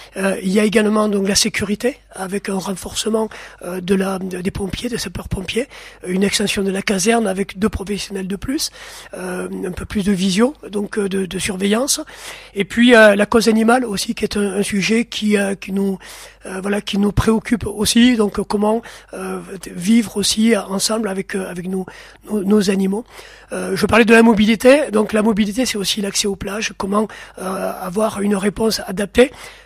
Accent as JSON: {"language": "French", "town": "Gruissan", "region": "Occitanie", "country": "France", "tie": "born there", "said": "Comme vous venez de le dire, je suis né à Gruissan. Mes parents, mes grands-parents, issus de l'immigration, puisqu'à ma tante, donc, famille espagnol et fier d'être espagnol."}